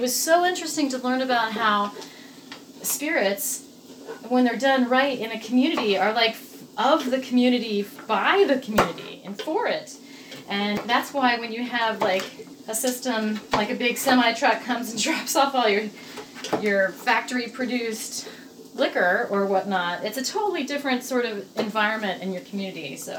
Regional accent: Dayton, Ohio, United States; In Dayton, Ohio.

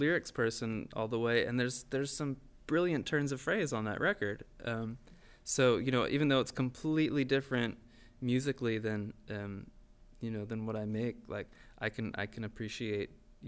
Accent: New Jersey, United States; I was raised in New Jersey on a pretty steady diet

